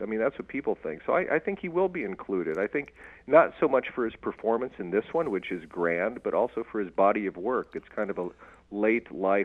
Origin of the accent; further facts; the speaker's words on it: Omaha, Nebraska, United States; I'm from Omaha, and those previous three films were shot in Omaha.